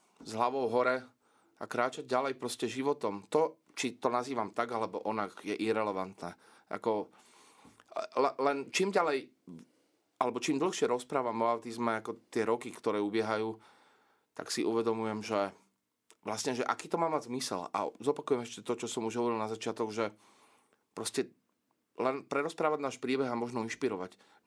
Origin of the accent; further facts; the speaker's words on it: Trnava Region, Slovakia; Bol som vychovaný v kresťanskej rodine, pochádzam z malej dediny pri Trnave.